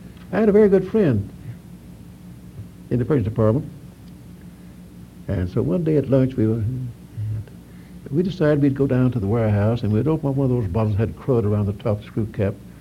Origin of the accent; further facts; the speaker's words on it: Alabama, United States; I came from Alabama, and as a young boy, I would visit my grandparents up on the Cahaba River